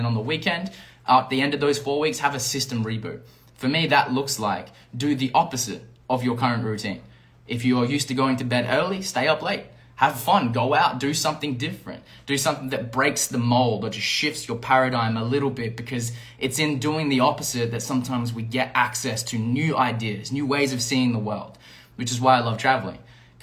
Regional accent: Perth, Western Australia, Australia; moved away as an adult; now in Mexico; Last year around August, I left my hometown in Perth, traveled out to Canada. I've been through Europe. Now I'm out here in Mexico, and this is the home base for the next little bit.

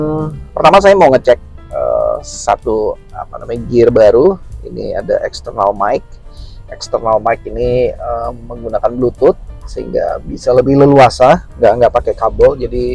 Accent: Sumatra, Indonesia; now in Java, Indonesia; Saya berasal dari Sumatera, sudah pasti saya menginjakkan kaki di sana, terus saya tinggal di sini, di Jawa.

